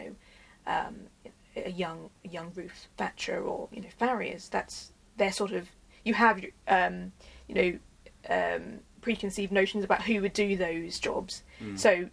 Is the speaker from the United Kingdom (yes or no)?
yes; Bury St Edmunds, East of England, United Kingdom; growing up in Bury St Edmunds, it's not a diverse place. And, you know, I would be one of few people of colour in my class.